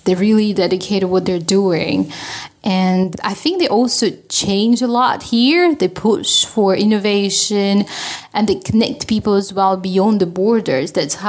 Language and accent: English; Russia; English is a second language; moved away as an adult; now in Sweden; I'm Russian.